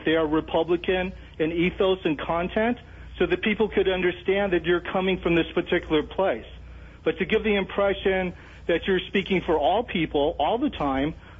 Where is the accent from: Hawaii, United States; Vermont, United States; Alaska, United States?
Hawaii, United States; And I tell you, Bada, as a Hawaiian, I take offense